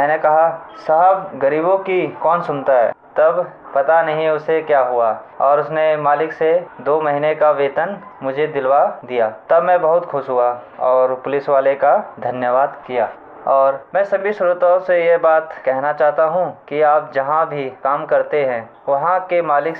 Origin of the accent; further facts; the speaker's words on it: Uttarakhand, India; now in Delhi, India; मैं बदरपुर में रहता हूँ और मैं उत्तरांचल का रहने वाला हूँ।